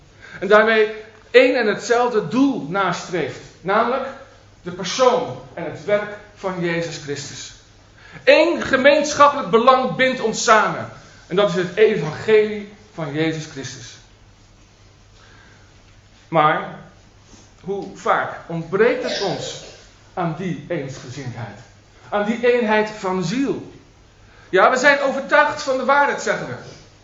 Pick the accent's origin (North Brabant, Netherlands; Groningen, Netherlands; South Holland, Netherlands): South Holland, Netherlands; Rotterdam; born there; zoals ze in Rotterdam, waar ik geboren ben, zeggen.